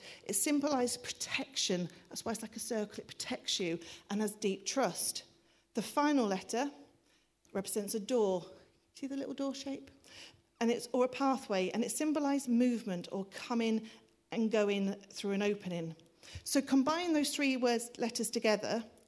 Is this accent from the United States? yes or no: no; England, United Kingdom; I'm not a Hebrew scholar, I'm just English.